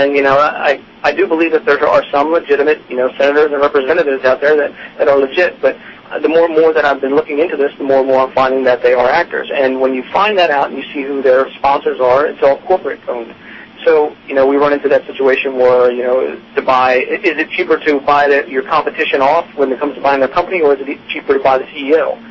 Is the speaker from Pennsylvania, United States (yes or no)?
yes; Philadelphia, Pennsylvania, United States; Me growing up in Philadelphia, that's where everybody went, of course.